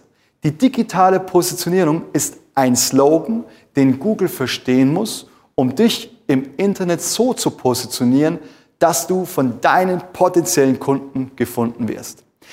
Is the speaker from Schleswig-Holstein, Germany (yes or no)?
no; Munich, Bavaria, Germany; Ich würde wahrscheinlich als Münchner eingeben, wo bekomme ich frische Schwammerl her?